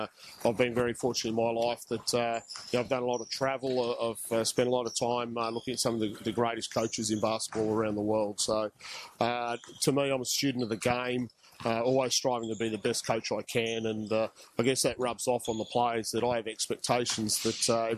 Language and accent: English; Canberra, Australian Capital Territory, Australia; Yeah, well, born and bred in Canberra.